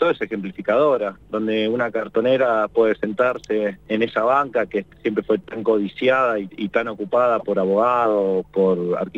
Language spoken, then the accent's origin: Spanish; Argentina